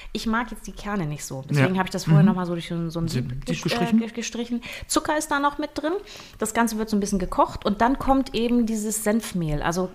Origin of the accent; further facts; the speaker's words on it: Bremen, Germany; born there; Und da ich ja gebürtig aus Bremen bin